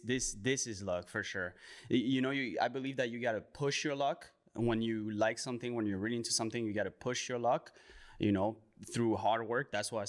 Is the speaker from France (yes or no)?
yes; France; English is a second language; now in Toronto, Canada; Well, I was born and raised in France. I came here to Canada in August of 2019.